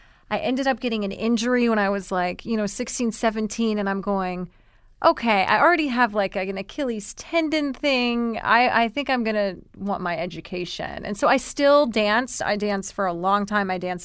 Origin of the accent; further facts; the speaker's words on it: Columbia, South Carolina, United States; accent: southern; So Columbia, South Carolina. Ooh. Had that good old, like, thick southern accent from the cackalack, as we say.